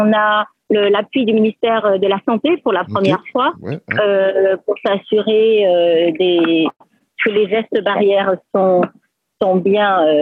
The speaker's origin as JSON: {"language": "French", "country": "Haiti", "said": "des artistes qui n'ont pas joué depuis un an au moins chez nous, en Haïti"}